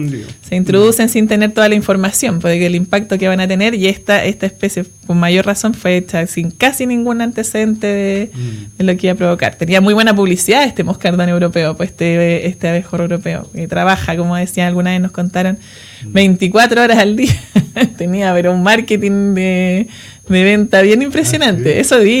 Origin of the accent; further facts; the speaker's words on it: Santiago, Santiago Metropolitan Region, Chile; Hace 10 inviernos llegué, te digo. Yo vengo de Santiago. Estudié en Santiago y llevo 10. Y llevo 10 años ya acá.